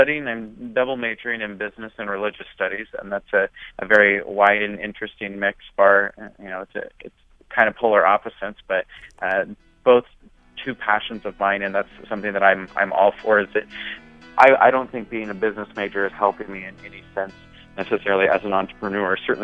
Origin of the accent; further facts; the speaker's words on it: Nebraska, United States; Yeah, so I am from Nebraska originally